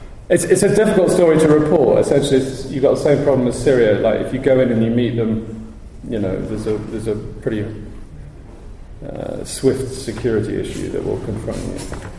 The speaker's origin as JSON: {"language": "English", "country": "United Kingdom", "also_born_or_lived": "United States", "said": "I am white, privileged, Oxford educated. I was born in the States. I'm British."}